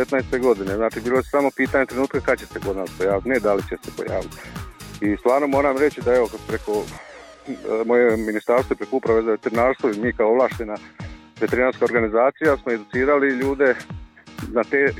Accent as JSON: {"language": "Croatian", "region": "Lika-Senj County", "country": "Croatia", "said": "ako bi se bolest pojavila kod nas u Lici, gdje imamo mali broj objekata koji se bave proizvodnjom i uzgojom svinja"}